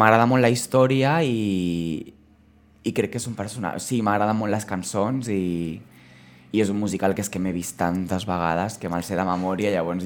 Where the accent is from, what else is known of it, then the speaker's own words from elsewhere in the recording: Barcelona, Catalonia, Spain; Perquè a mi m'encanta Barcelona i sóc de Barcelona i sempre m'ha agradat més Barcelona